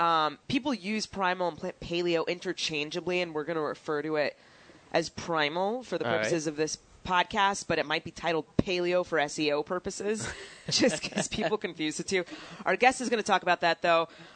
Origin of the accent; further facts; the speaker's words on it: New York, United States; Yeah, in case you haven't deduced, I'm from New York.